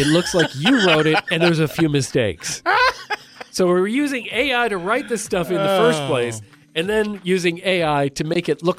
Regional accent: New York, United States; One, I'm a New Yorker. We live with sirens and activity happening all the time.

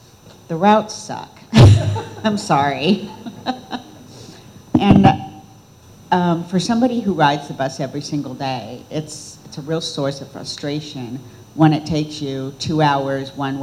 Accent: Los Angeles, California, United States; moved away; Hi, I'm originally from Los Angeles, so I come from the land of cars. But when I moved here 10 years ago, I lost my car and I never got another one.

